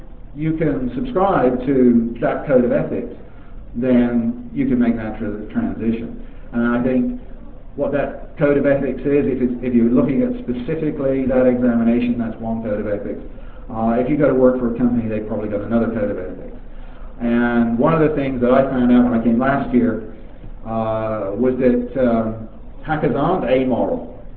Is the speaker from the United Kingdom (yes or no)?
yes; England, United Kingdom; accent: English; do you think my English accent has kind of changed while I've been talking to you?